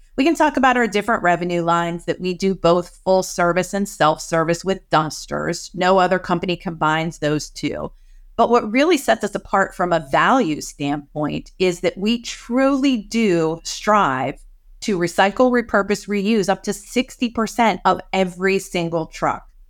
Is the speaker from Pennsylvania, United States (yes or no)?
yes; Pennsylvania, United States; growing up in Western Pennsylvania